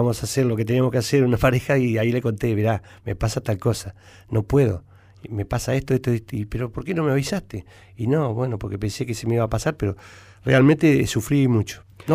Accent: Saladillo, Buenos Aires Province, Argentina; Yo me vengo de Saladillo siendo el 10, el habilidoso del pueblo, el mejor del pueblo.

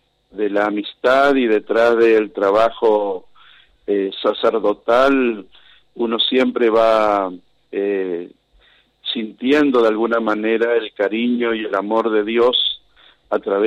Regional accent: Virasoro, Corrientes, Argentina; Pero en este caso, por el avance del progreso y el crecimiento que Virasoro tuvo, está muy lejos de aquel Virasoro de mi infancia, ¿no?

